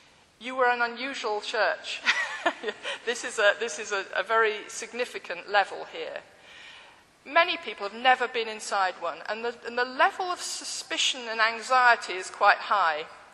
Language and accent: English; York, Yorkshire and the Humber, United Kingdom; If you go to somewhere like Oldham, or where I grew up in York, very few people actually have had this chance.